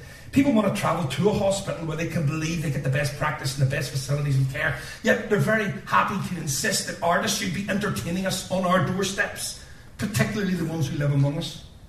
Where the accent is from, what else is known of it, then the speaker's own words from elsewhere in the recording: Belfast, Northern Ireland, United Kingdom; I'm from East Belfast Protestant stock that created it